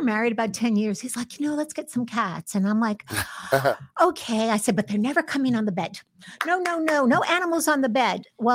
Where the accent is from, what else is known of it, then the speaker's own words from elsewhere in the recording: United States; I wanted to be American, you know. I was born in this country. Yeah. I'm American, right?